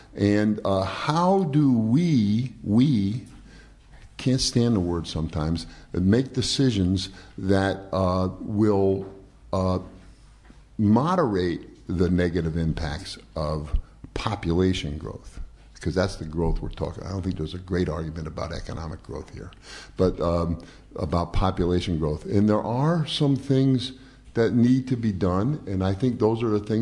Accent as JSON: {"language": "English", "country": "Ireland", "said": "I'm Irish."}